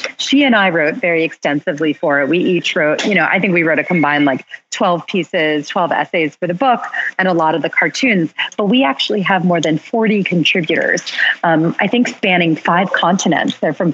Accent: Philadelphia, Pennsylvania, United States; now in New York, United States; I'm from Philadelphia. They were living in Philadelphia. My dad was living in Philly. I was still living in New York, where I still am.

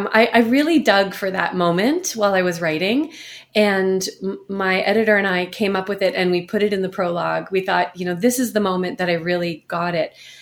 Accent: Charlottetown, Prince Edward Island, Canada; growing up in Prince Edward Island, it was a relatively conservative place in, you know, in Charlottetown. So when we moved to town

